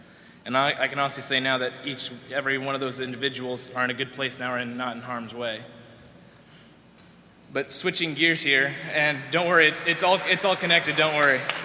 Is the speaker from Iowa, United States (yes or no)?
yes; Algona, Iowa, United States; I'm 19 and I'm from Algona.